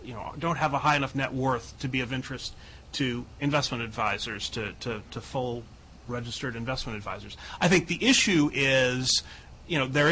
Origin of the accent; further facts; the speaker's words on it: California, United States; You know, I'm from California. We have very high state taxes